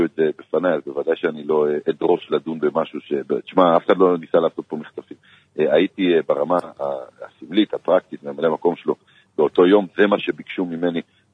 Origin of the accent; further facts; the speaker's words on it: Safed, Northern District, Israel; also born or lived in Jerusalem; אני נולדתי בצפת ועליתי מצפת לירושלים, ומי שגדל כל חייו בצפת וירושלים